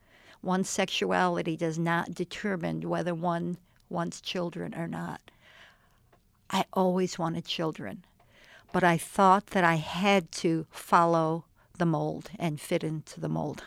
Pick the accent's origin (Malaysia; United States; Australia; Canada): United States; Huntington, New York; I grew up on Long Island, mm-hmm. Huntington, Long Island.